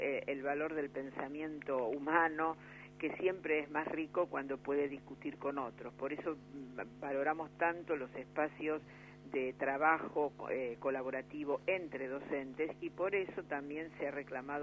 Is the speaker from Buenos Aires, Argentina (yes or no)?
yes; Buenos Aires, Argentina; Yo, como porteña, que vivo en la ciudad de Buenos Aires